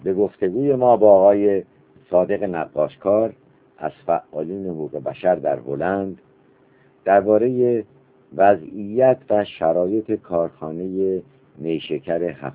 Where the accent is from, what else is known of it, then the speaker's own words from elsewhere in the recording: Iran; ما هم به عنوان یک ایرانی و یک ایرانی در غربت